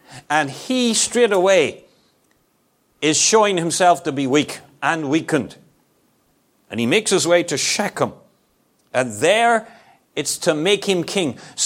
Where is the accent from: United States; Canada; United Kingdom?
United Kingdom; Northern Ireland; where I grew up in County Tyrone. I was born in a small county in Ireland.